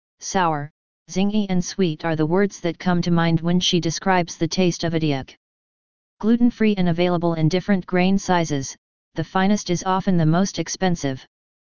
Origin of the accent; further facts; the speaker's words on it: Sierra Leone; It's also very popular in neighboring Ghana and my home country Sierra Leone